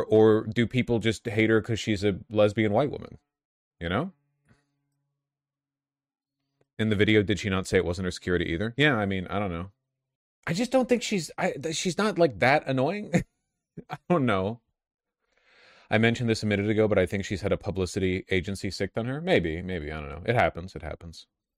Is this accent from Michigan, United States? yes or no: no; Hollywood, California, United States; like I grew up in Hollywood, so I mean, I know a decent amount.